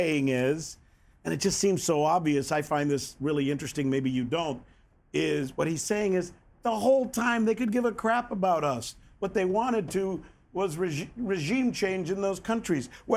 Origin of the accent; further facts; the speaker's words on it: United States; as an American, I was always told